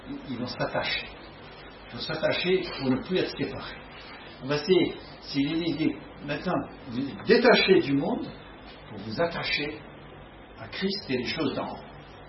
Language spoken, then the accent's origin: French; France; Déjà, avec nos attentes, hein, en tant que Français, ça va pas.